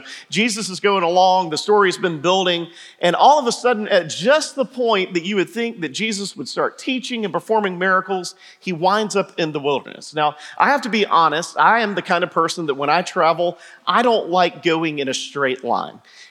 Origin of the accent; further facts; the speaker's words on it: Georgia, United States; I grew up here in Georgia.